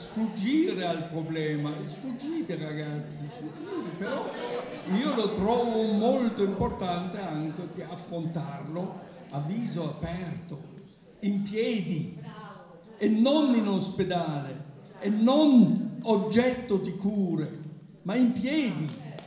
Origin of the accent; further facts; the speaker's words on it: Germany; Italian is a second language; Per me, come tedesco cosiddetto colto